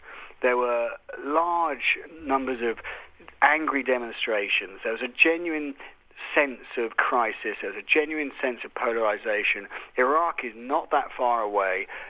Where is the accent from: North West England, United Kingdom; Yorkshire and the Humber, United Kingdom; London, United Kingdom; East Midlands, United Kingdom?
London, United Kingdom; they were the people responsible for the 7/7 attacks in my hometown, London